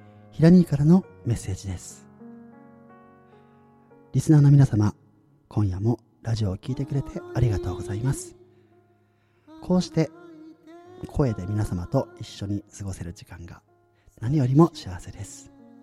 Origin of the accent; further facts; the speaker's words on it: Hokkaido, Japan; でも、僕も北海道で育ったんですよ。